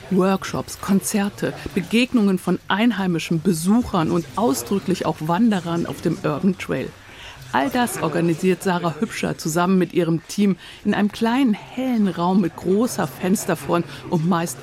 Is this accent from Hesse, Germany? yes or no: no; Cologne, North Rhine-Westphalia, Germany; Wir essen gut und zu Preisen, die ich in meiner Heimatstadt Köln vor 10 Jahren gezahlt habe.